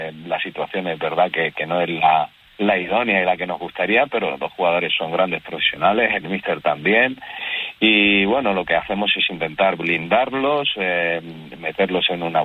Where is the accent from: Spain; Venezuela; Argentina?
Spain; Ceuta; Ceuta se defiende, nos sentimos españoles, hemos nacido aquí, somos españoles y nos sentimos así